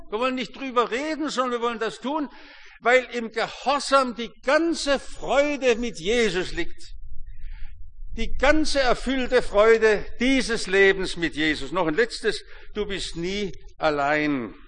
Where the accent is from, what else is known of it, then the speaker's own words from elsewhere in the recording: Germany; wir sind ja Deutsche